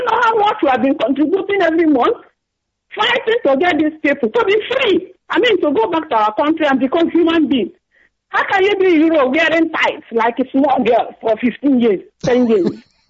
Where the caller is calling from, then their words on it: France; I'm calling from France.